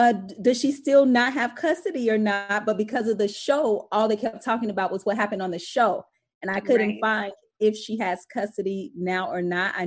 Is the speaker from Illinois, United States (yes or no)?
yes; Chicago, Illinois, United States; And you could, in California, I'm from Chicago